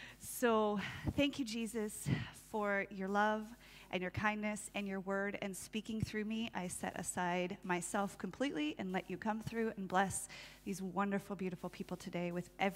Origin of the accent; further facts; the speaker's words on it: California, United States; I'm from Southern California, so you guys know all sorts of crazy television series. There's Hollywood. Everything is drama all the time, right? So enter me, the person who grew up in that drama.